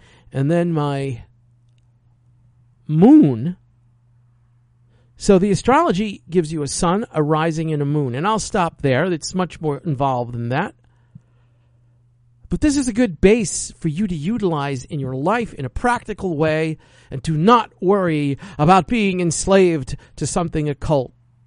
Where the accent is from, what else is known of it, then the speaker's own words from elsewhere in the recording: New York City, New York, United States; moved away; Growing up in New York City, I loathed humidity. I loved the month of May and June. That's it. If New York could have been May and June, I never would have left.